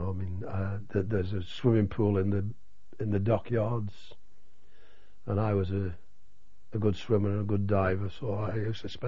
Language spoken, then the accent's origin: English; United Kingdom; we're British